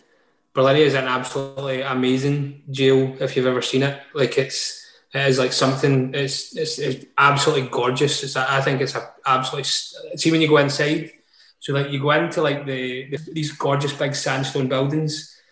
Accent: Clarkston, Scotland, United Kingdom; No, well, initially from Clarkston, and I never, you know, I had quite a torrid upbringing. Never had an ensuite until my 20s.

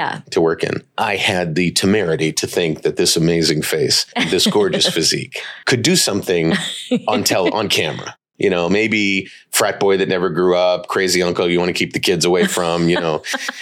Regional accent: Cleveland, Ohio, United States; Cleveland, Ohio. Ah. Grew up in Cleveland.

